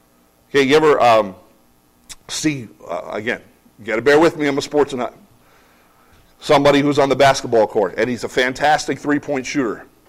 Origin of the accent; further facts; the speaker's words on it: New Jersey, United States; accent: Jersey; And he uses it over, and there's my Jersey accent.